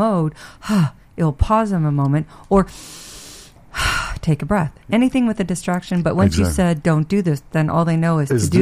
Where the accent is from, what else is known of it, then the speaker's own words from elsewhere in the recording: Texas, United States; That's a very good point because I grew up in Texas.